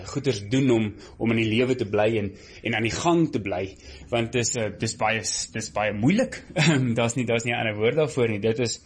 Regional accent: London, United Kingdom; Ek is gebore in Londen. Ek het daar skool gegaan in Londen. Ek was in 'n Engelse laerskool en toe in 'n Afrikaanse hoërskool en ek het toe weer in Engels gaan studeer en dit is eintlik 'n voorreg in hierdie land want ek is 100% tweetalig

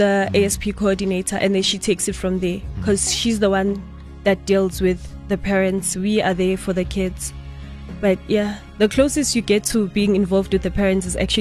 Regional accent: Johannesburg, Gauteng, South Africa; Okay, I grew up in Hillbrow. I lived with my grandmother and my siblings.

